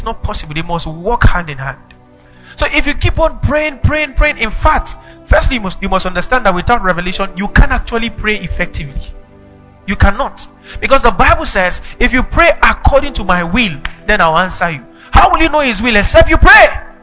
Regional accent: Zaria, Kaduna State, Nigeria; I was coming from an apostolic setting. I grew up in Kaduna, Zaria. So we are known there till today for prayer.

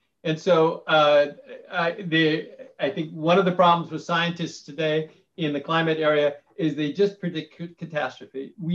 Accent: Ireland; I'm Irish, I'm inherently an optimist.

